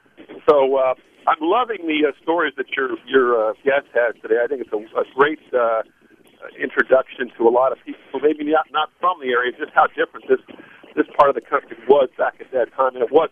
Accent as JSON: {"language": "English", "town": "Tiburon", "region": "California", "country": "United States", "tie": "born or raised there", "said": "he designed and built the house that I grew up in Tiburon in the 1950s."}